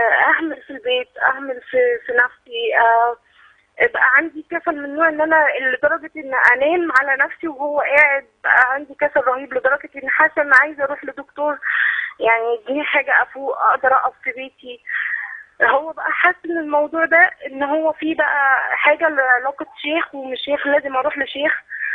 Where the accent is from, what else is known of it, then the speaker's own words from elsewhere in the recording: Egypt; أنا من مصر، فمتزوجة في محافظة الفيوم